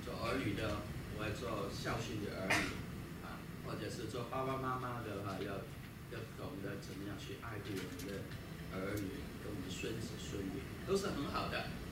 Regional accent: China; 我们中国人是庆祝新年是15啊

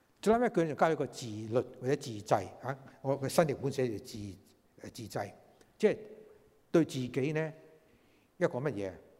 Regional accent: China; 我哋中國人咧好中意講忠孝

